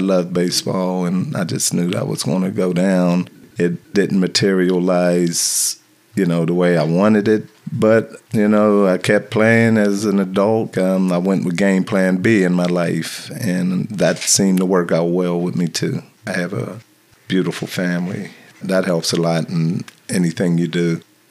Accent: Homestead, Florida, United States; also born or lived in California; I was born and raised in Homestead. Left between military, just venturing out on my own, California, a couple other places, other cities, and just ventured back to Homestead.

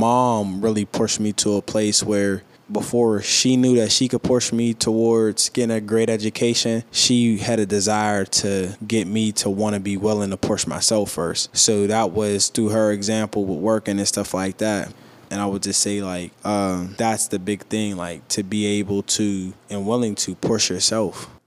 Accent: Homewood, Pennsylvania, United States; I grew up in Homewood. It was right in Florey Way.

